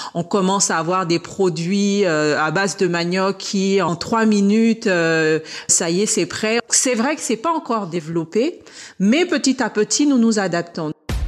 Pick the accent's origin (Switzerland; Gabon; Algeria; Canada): Gabon; moi, je suis du Gabon